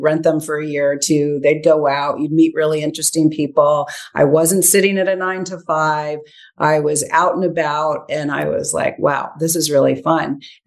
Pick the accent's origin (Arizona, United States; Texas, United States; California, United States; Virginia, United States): California, United States; I'm from Northern California.